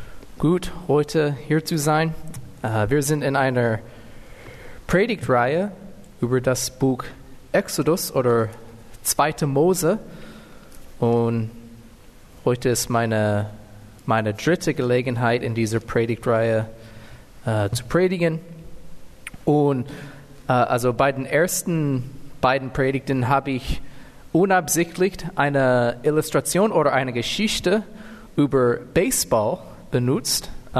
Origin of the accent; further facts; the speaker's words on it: Texas, United States; German is a second language; ich komme aus Texas